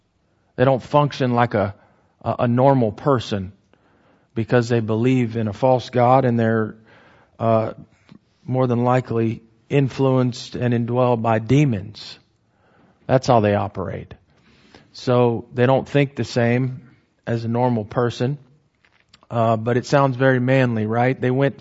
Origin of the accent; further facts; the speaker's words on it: United States; at least as an American